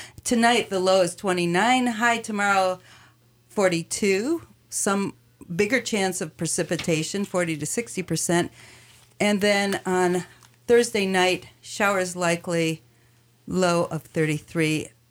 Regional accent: Sandpoint, Idaho, United States; And driving through Sandpoint, it was so beautiful. I really felt this is my hometown.

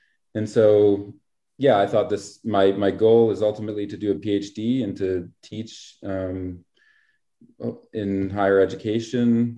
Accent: New Hampshire, United States; Yeah, I'm from, I grew up in New Hampshire

